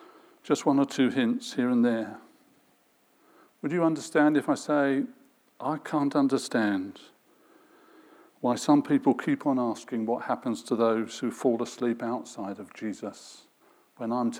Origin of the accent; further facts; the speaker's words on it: London, United Kingdom; I'm a Londoner.